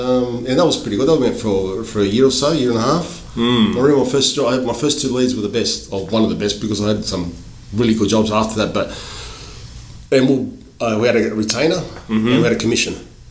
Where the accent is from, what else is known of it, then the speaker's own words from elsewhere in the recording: Enmore, New South Wales, Australia; I was born in Marrickville Hospital in Marrickville, but we lived in Enmore in the early 70s. And we stayed there for about 6-7 years, roughly, through the late 70s. Then we moved into Erwood, which is a couple suburbs away.